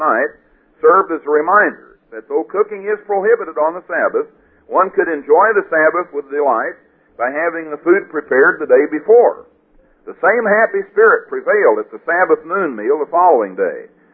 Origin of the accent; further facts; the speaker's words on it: Missouri, United States; I mean, I'm from Missouri and I've got to be shown, so you can show me that in there.